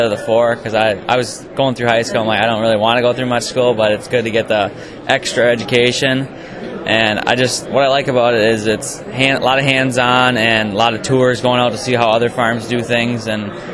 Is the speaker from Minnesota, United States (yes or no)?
yes; Altura, Minnesota, United States; I'm from Altura, Minnesota.